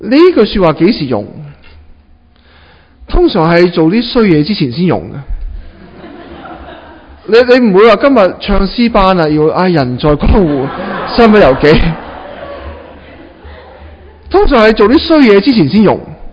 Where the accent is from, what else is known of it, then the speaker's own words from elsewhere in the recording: Hong Kong; 我哋香港人或者广东人好少用世界呢咁嘅字嘅